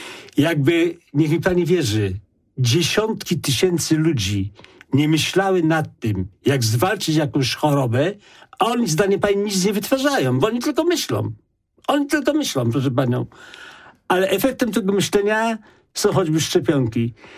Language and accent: Polish; Poznań, Greater Poland Voivodeship, Poland; Ja pochodzę z bardzo biednej rodziny, z powojennego rocznika. Gdzie mieszkaliśmy wszyscy w całym Poznaniu po 5 osób, po 10 osób na 10-15 metrach kwadratowych.